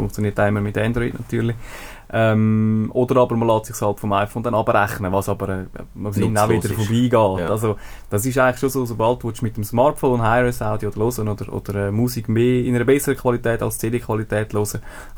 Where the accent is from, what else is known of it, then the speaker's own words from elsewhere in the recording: Switzerland; Dass man eigentlich da als Europäer oder als Schweizer vielleicht einem speziell, weil unser Recht ja schon ein bisschen lockerer ist als in anderen Ländern